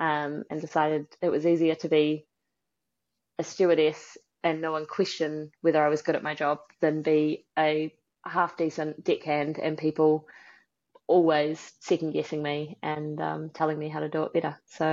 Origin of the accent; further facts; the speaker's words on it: New Zealand; moved away as an adult; I grew up here in New Zealand. I've just moved back home now after 12 years abroad.